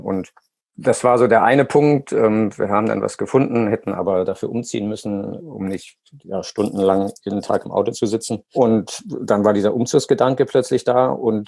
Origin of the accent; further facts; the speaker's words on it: Hamburg, Germany; Wir kommen aus Hamburg, dann ist es in den Norden zu fahren, lag für uns immer sehr nahe.